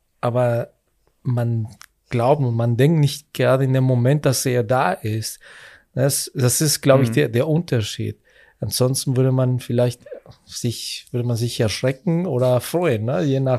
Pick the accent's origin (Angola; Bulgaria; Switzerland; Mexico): Mexico; German is a second language; now in Germany; also ich komme ursprünglich aus Mexiko und ich kenne das seit immer schon.